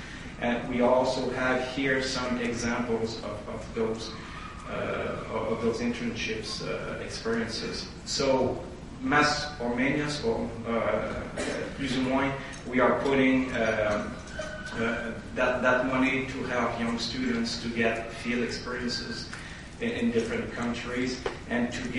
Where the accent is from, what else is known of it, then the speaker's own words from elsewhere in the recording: Shawinigan, Quebec, Canada; English is a second language; you will excuse bad quality of my English. It's my second language. And I'm from Shawinigan originally